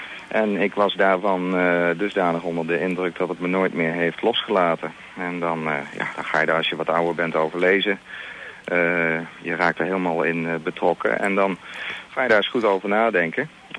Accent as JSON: {"language": "Dutch", "town": "Oosterbeek", "region": "Gelderland", "country": "Netherlands", "tie": "born or raised there", "said": "Nou, ik ben opgegroeid in Oosterbeek."}